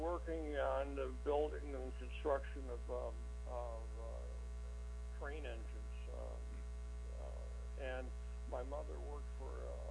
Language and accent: English; Auburn, New York, United States; born there; I was born in Auburn, New York, September 23rd, 1948.